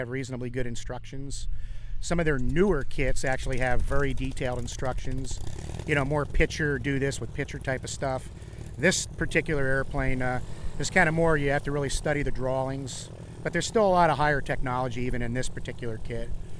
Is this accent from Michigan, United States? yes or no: no; Fort Lauderdale, Florida, United States; I grew up in South Florida. Oh, really? Like down in the Fort Lauderdale area.